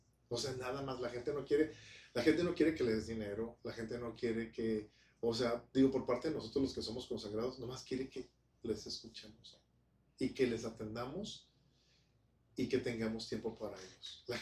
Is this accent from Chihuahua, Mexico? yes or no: yes; Ciudad Juárez, Chihuahua, Mexico; yo crecí en Ciudad Juárez, Chihuahua